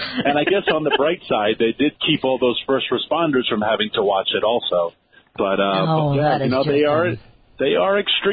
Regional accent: New York City, New York, United States; No, I'm actually standing outside the Fox studio here in busy New York City, my hometown.

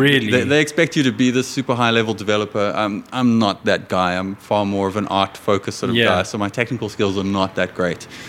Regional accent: South Africa; That's part of being a South African is...

